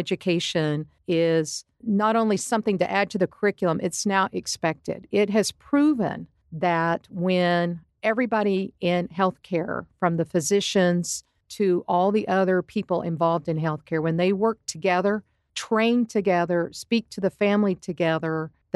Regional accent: Lubbock, Texas, United States; I'm from Lubbock.

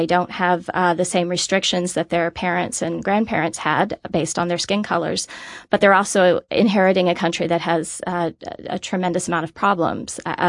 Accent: Blue Ash, Ohio, United States; now in Washington, D.C., United States; I am. I grew up in Blue Ash, graduated from Sycamore High School, and have been out in D.C. about 20 years now, but I still love coming home.

